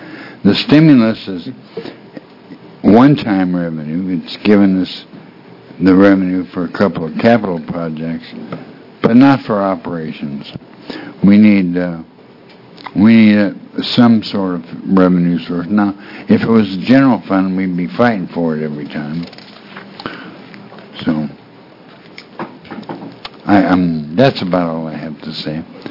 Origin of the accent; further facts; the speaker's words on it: Eugene, Oregon, United States; I'm from Eugene.